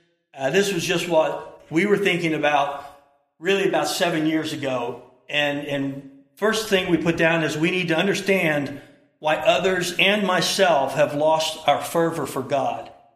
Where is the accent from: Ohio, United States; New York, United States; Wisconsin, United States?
Ohio, United States; I'm from Southern Ohio, so I could be anything.